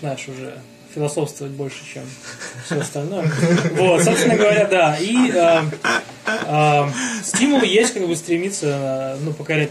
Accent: Kaliningrad, Kaliningrad Oblast, Russia; now in United States; Отсюда я из Флориды, да, а до Флориды из Калининградской области, Калининград.

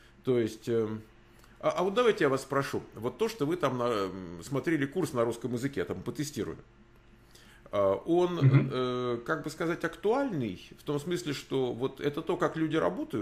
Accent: Moscow, Russia; я вот из Москвы

